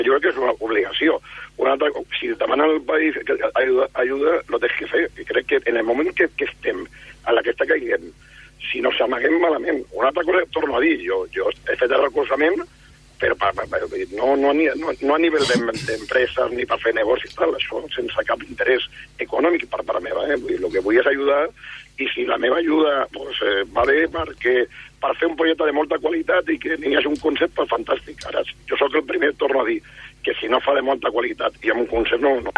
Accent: Barcelona, Catalonia, Spain; home, soc de Barcelona, soc català

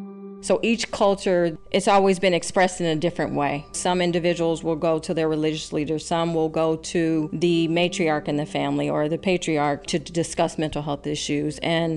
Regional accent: United States; I'm African American in my culture, in my experience, because I can't speak for the entire culture.

